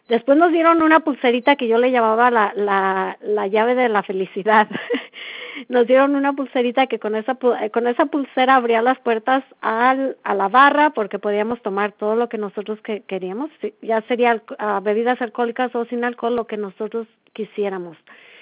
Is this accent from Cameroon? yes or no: no; Cabo San Lucas, Baja California Sur, Mexico; now in United States; Fuimos a Cabo San Lucas y precisamente por eso estaba tan orgullosa porque es mi tierra